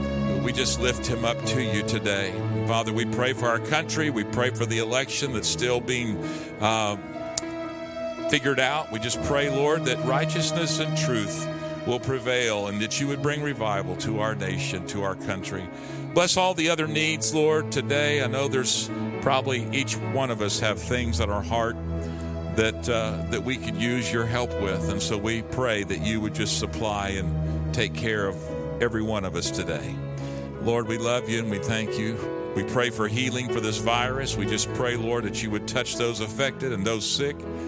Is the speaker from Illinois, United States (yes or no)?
no; Enid, Oklahoma, United States; I was raised in Enid, Oklahoma, and as a little kid, my brother and I, we liked mini bikes.